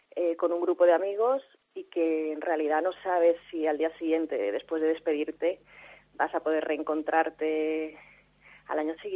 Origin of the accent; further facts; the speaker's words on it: Castile and León, Spain; now in Seville, Spain; Pues mira, aunque soy del Bierzo, llevo casi 15 años en Sevilla.